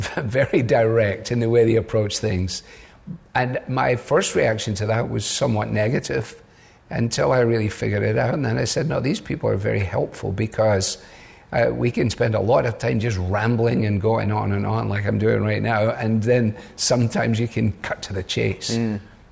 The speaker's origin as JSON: {"language": "English", "town": "Glasgow", "region": "Scotland", "country": "United Kingdom", "tie": "born or raised there", "said": "I was brought up in Glasgow in an interdenominational mission hall"}